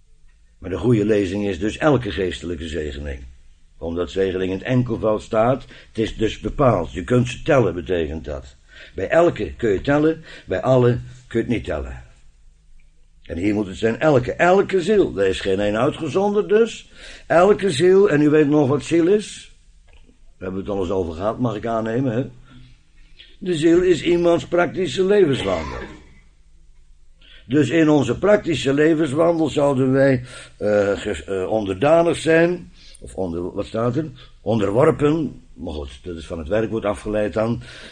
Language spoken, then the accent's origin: Dutch; Netherlands; wij zijn van Duits en bloed, zoals u weet. Maar we zijn Nederlanders, naar het schijnt. Of Friese, al nagelang uw voorkeur.